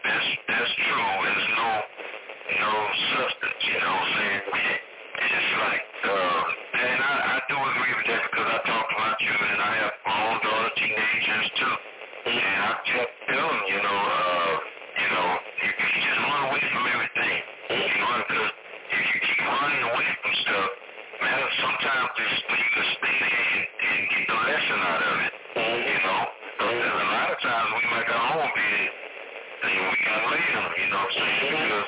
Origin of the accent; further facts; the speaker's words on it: Houston, Texas, United States; I grew up in Park, part of Houston, Texas, South Park.